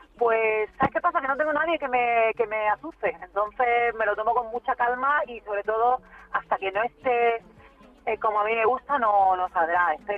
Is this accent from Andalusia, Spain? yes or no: yes; Málaga, Andalusia, Spain; Málaga es mi tierra y es el sitio al que volver, porque he estado mucho tiempo viviendo fuera